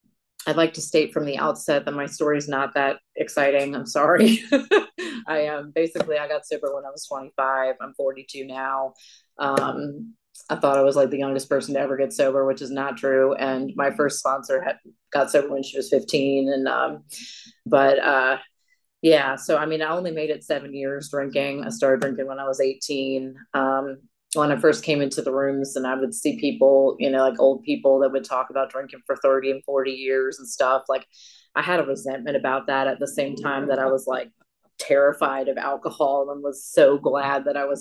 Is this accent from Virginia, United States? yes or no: yes; Richmond, Virginia, United States; I am from Richmond.